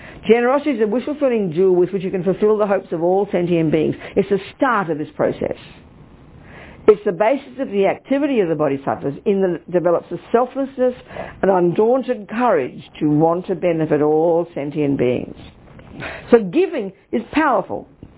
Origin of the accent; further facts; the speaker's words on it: United States; I'm just trying to show off because I'm American as well